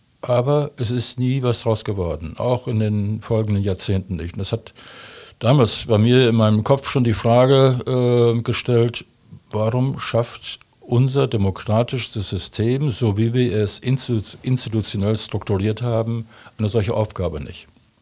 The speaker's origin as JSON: {"language": "German", "town": "Glückstadt", "region": "Schleswig-Holstein", "country": "Germany", "tie": "born or raised there", "also_born_or_lived": "Berlin / Ahrenberg / Dortmund", "said": "Bin in Berlin geboren, aufgewachsen in Glückstadt an der Elbe und in Ahrenberg bei Koblenz. Meine Gymnasialzeit habe ich in Dortmund verbracht"}